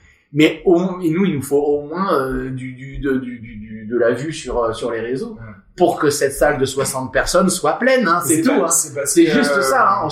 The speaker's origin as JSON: {"language": "French", "town": "Nantes", "region": "Pays de la Loire", "country": "France", "said": "c'est du café-théâtre dans une ville qui s'appelle Nantes. C'est là d'où je viens"}